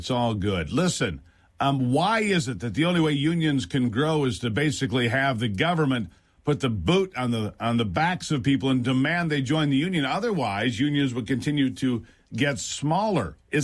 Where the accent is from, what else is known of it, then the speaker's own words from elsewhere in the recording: Michigan, United States; Hey, listen, I grew up in Michigan.